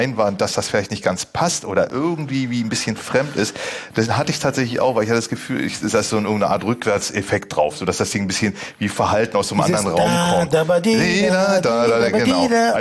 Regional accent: Berlin, Germany; das kenne ich als Berliner auch

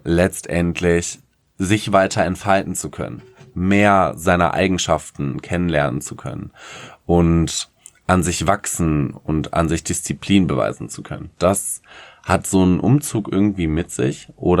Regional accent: Paderborn, North Rhine-Westphalia, Germany; now in Hamburg, Germany; Ich bin ja aus Paderborn eigentlich gebürtig. Und habe dort ganz viele Jahre gelebt. Bin jetzt halt in so eine große Metropole gezogen, weil ich keine Motivation mehr in meinem Heimatort hatte.

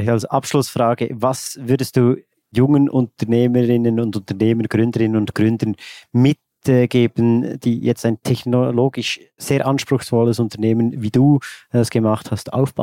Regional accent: Switzerland; bin ein Schweizer

